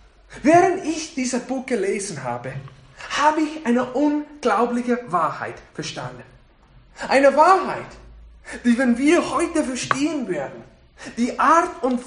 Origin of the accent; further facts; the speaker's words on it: United States; während meiner Kindheit in den USA bin ich sehr oft in meine Gemeinde gegangen.